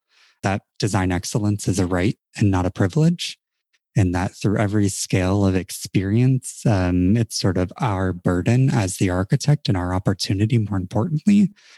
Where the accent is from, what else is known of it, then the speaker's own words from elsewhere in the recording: Holland, Michigan, United States; I am a Midwesterner, true and true. And I grew up in Michigan, actually. So if for those of you, look at your hand, I grew up right across from your thumb, right on the lake in Holland, Michigan. Some deep Dutch roots.